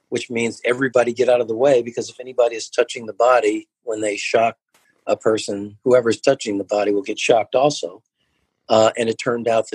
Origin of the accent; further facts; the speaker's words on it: Los Angeles, California, United States; I wanted to come back to the town where I grew up in Los Angeles, and I wanted to be the team doctor for the Los Angeles Lakers.